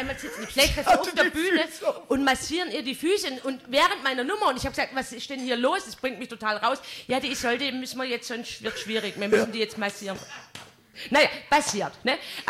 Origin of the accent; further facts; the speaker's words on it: Pleidelsheim, Baden-Württemberg, Germany; wo ich komme ja aus Pleitelsheim, ein kleiner Ort in der Nähe von Ingersheim.